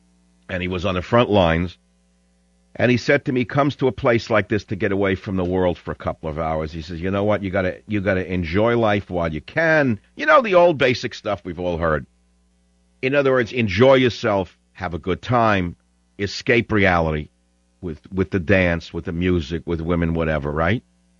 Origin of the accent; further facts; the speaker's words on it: New York, United States; So it's like, you know, Cuban style that I grew up on in New York.